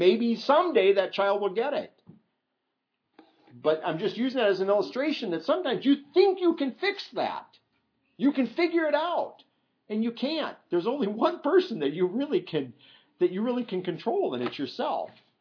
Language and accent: English; Iowa, United States; My wife and I grew up in Catholic country in Iowa